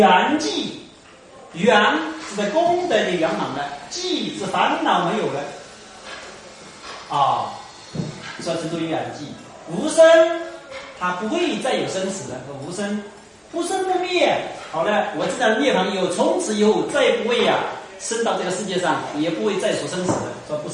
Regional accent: Wenzhou, Zhejiang, China; 那就好像北京人讲普通话，跟我们温州人讲普通话

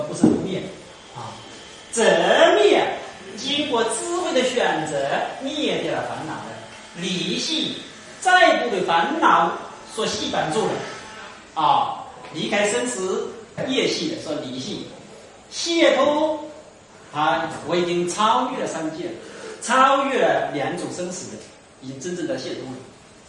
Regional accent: Wenzhou, Zhejiang, China; 那就好像北京人讲普通话，跟我们温州人讲普通话

